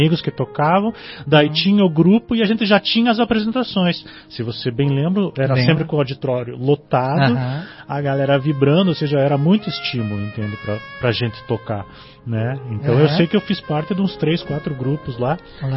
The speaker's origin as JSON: {"language": "Portuguese", "town": "Curitiba", "region": "Paraná", "country": "Brazil", "tie": "born or raised there", "said": "Eu sou curitibano."}